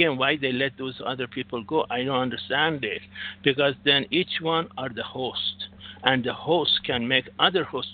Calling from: Singapore; from Singapore.

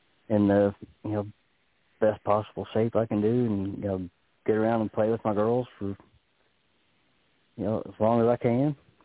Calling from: Kentucky, United States; Kentucky.

